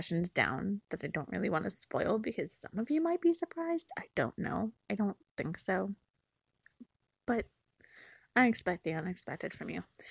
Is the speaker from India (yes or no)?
no; Canada; accent: Canadian; So there's some words in here that may or may not bring out my Canadian accent.